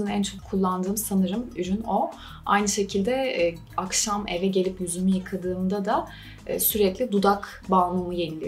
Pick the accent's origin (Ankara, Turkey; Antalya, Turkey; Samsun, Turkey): Antalya, Turkey; Kaş; Marka benim büyüdüğüm yerden, çocukluğumun geçtiği, yazlarımın geçtiği yerden ilhamla çıkıyor. Kaş benim memleketim.